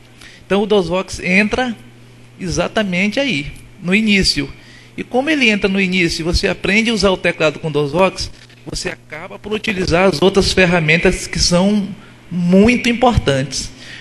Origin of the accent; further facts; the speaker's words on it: São Luís, Maranhão, Brazil; sou de São Luís do Maranhão